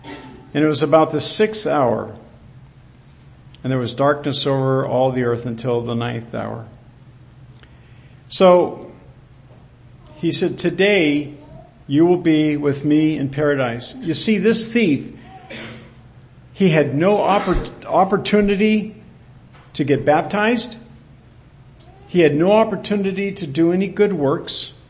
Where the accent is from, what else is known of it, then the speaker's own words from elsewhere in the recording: Clermont, Florida, United States; Someone's from Claremont, Florida, so I'm from Claremont too.